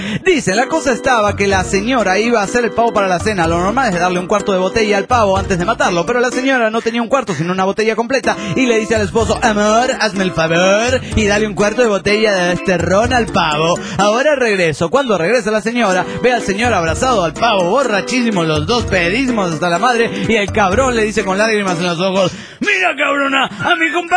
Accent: Guatemala; de Guatemala.

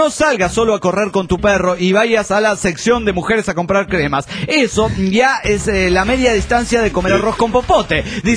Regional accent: Argentina; Soy de Argentina.

